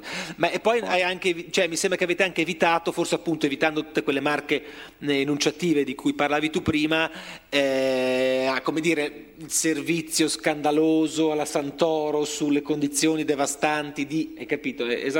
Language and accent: Italian; Milan, Lombardy, Italy; io sono milanese di formazione